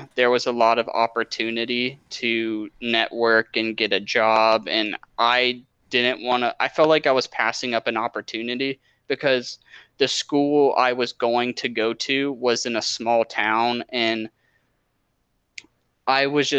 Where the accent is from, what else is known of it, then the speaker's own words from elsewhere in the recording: Virginia, United States; now in Tennessee, United States; I'm from Virginia, but I moved out of Virginia about a little over a month ago to Tennessee.